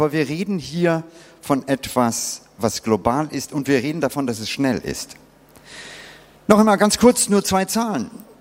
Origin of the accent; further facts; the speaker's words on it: Bangalore, Karnataka, India; Und ich bin selber als Kind in Indien aufgewachsen. Ja? Das Indien meiner Kindheit, Südindien, Bangalore, war dunkel.